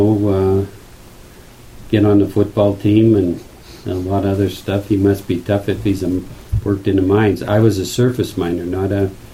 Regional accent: Butte, Montana, United States; But anyway, I grew up in Butte and virtually grew up on a mine dump.

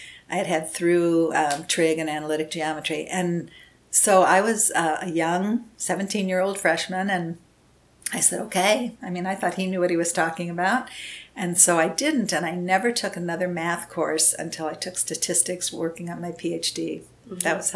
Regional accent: St. Louis, Missouri, United States; born there; And I was born in St. Louis, Missouri.

